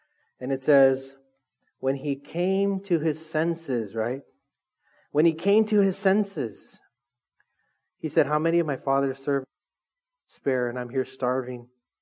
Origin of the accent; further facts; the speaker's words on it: Philippines; And I'm Filipino, so my wife's uncle one time was like, "Hey, we need to catch that pig."